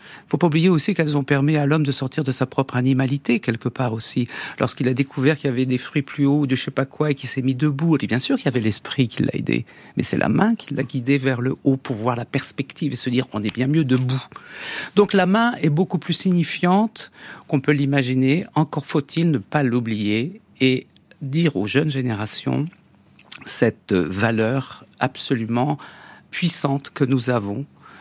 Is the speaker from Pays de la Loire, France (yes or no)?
yes; Nantes, Pays de la Loire, France; born there; Je suis né à Nantes, franchement, on parlait pas de mode à la maison.